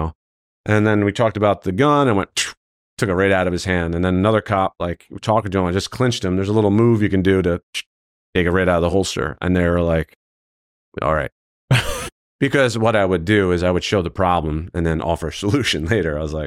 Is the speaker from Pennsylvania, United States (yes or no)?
yes; Philadelphia, Pennsylvania, United States; growing up in Philly, like, you know, if you were never in a street fight, you were weird